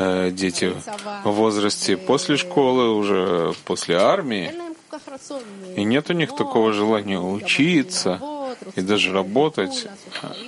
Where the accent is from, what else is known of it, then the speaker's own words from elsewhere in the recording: Beersheba, Southern District, Israel; Russian is a second language; я из Бершевы.